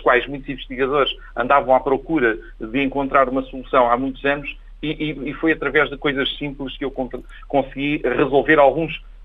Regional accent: Proença Nova, Castelo Branco, Portugal; eu sou beirão de alma e gema. Eu sou natural de Proença Nova, mais concretamente de uma pequena aldeia da Maljoga.

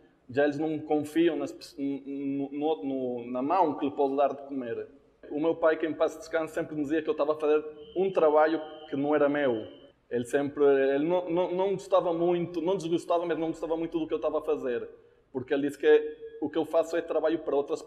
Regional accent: Venezuela; Na Venezuela, porque é o país onde eu me criei, é o país que eu, um dos países que eu amo.

